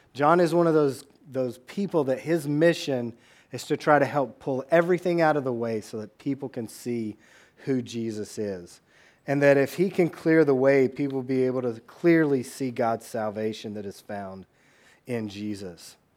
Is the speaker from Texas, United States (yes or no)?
yes; Texas, United States; I grew up in West Texas, and it is flat there.